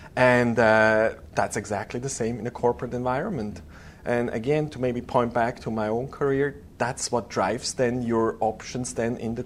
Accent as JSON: {"language": "English", "region": "Zurich", "country": "Switzerland", "second_language": "English", "said": "You might hear the accent, so I'm originally from Switzerland, Zurich."}